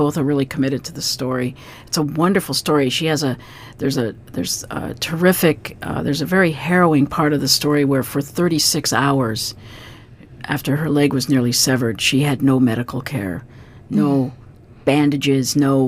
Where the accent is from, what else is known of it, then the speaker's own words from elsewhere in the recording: Alaska, United States; and I went inside and I said, "Hi, I'm from Alaska."